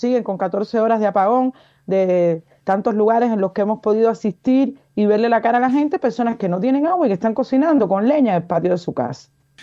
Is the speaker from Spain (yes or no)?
no; Cuba; que somos los cubanos